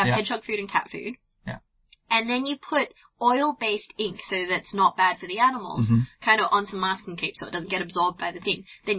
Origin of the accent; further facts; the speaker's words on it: Australia; now in United Kingdom; So, I'm really excited about the UK. I grew up in Australia.